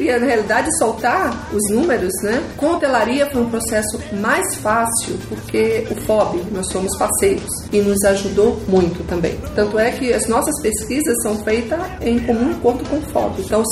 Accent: Bahia, Brazil; now in São Paulo, Brazil; Porque até como baiana, temos vários problemas, mas baiano não fala mal da Bahia

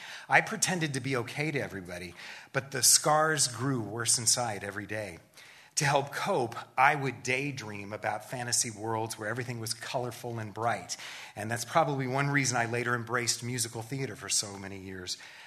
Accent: Wichita, Kansas, United States; I grew up in Wichita, Kansas, and I'm the eldest of three boys my mother and father produced in less than 3 years.

